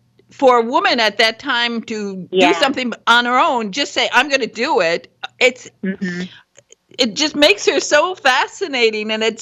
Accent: Michigan, United States; and I'm from Michigan, and I've been to Deerfield, and so I've been there too.

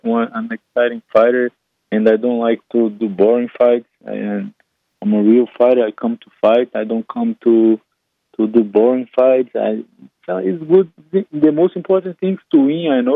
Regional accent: Brazil; Yeah, I grew up in Brazil

